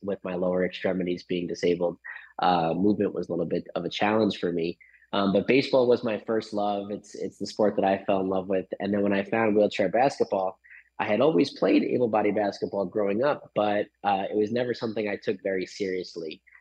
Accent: Long Island, New York, United States; Fortunate enough for me, I grew up on Long Island in New York

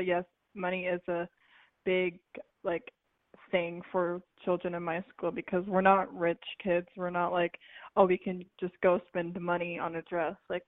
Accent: Chicago, Illinois, United States; Well, I'm from Lincoln Square

